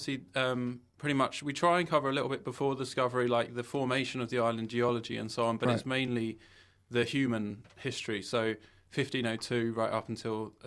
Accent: England, United Kingdom; I'm English, but I met her at university in England

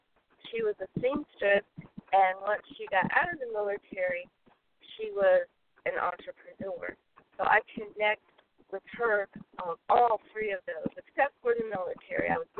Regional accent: Fort Huachuca, Arizona, United States; born there; And it's so funny because I live here in Arizona. I was born in Fort Huachuca.

